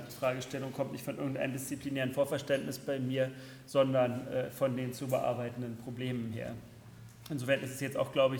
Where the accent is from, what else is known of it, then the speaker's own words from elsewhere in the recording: Leipzig, Saxony, Germany; auch wenn ich als Leipziger natürlich sehr häufig schon durch Erlangen gefahren bin